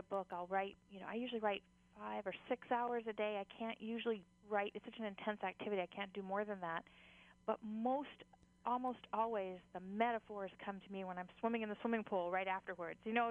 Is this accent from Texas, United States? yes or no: no; Mokuleia, Hawaii, United States; I grew up on Mokulele'a Beach, so for me there's nothing better for my imagination than just to walk down the beach, listen to the ocean.